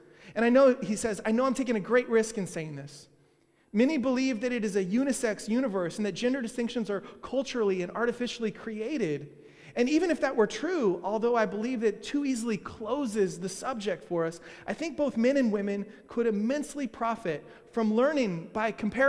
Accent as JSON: {"language": "English", "town": "Kansas City", "country": "United States", "also_born_or_lived": "Texas", "said": "I come from Kansas City and then from Texas."}